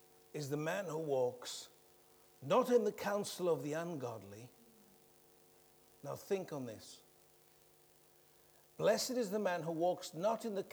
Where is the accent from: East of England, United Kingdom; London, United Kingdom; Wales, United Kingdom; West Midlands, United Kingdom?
Wales, United Kingdom; Oh, I come from Wales. We have a Welsh heritage and a Celtic culture.